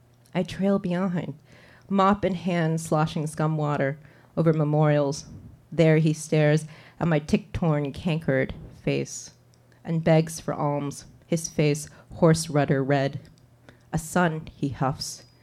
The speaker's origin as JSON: {"language": "English", "region": "California", "country": "United States", "said": "And unfortunately, I'm not from Chicago. I'm from California, and I'm going to read a couple poems from my home state, or it's just generally about the West."}